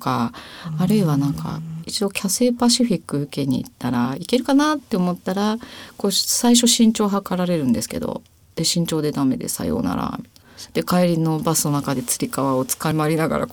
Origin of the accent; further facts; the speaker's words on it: Kansai, Japan; 私関西なんですけど、その当時梅田っていうところでNTT の大阪梅田北支店というところで働いておりまして